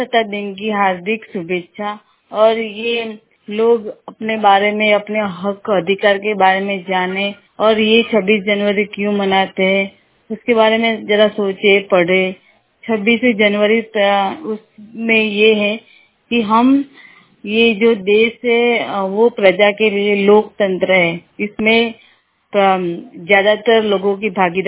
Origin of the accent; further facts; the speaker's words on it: Ahmedabad, Gujarat, India; मैं अहमदाबाद की रहने वाली हूँ।